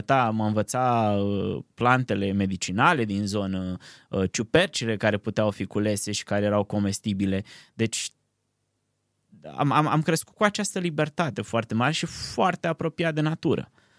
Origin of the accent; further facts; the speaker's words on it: Piatra Neamț, Neamț County, Romania; De mic plecam de la Piatra Neamț, de unde sunt deloc, la Bacău sau la Bicaz cu trenul.